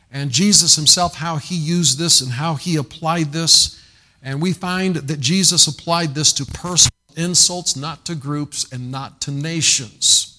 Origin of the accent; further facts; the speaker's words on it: United States; this is not something that I am promoting as an American, but I'm doing this as a Christian, as a Christian American.